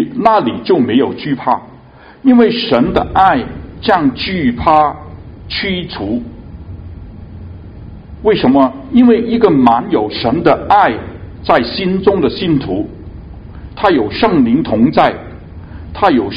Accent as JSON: {"language": "Chinese", "region": "Guangdong", "country": "China", "accent": "Cantonese", "said": "我们广东话有一句话好难顶"}